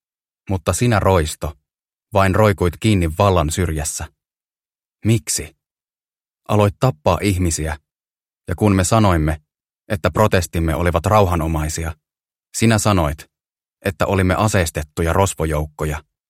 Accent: Vantaa, Uusimaa, Finland; kotikaupungissani Vantaalla

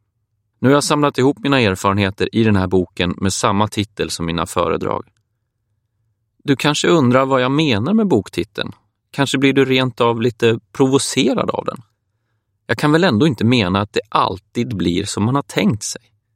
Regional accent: Matfors, Västernorrland County, Sweden; Platsen är Nybyggarvägen 24 i ett 60-talshus i Matfors, ett par mil utanför Sundsvall. Det var där jag växte upp och det var där det hände. Jag var 11 år

